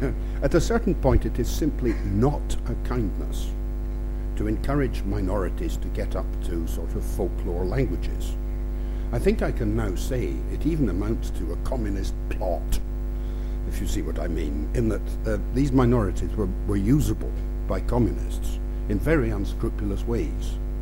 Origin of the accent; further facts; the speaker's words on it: Scotland, United Kingdom; I'm a Scotsman, as you no doubt hear.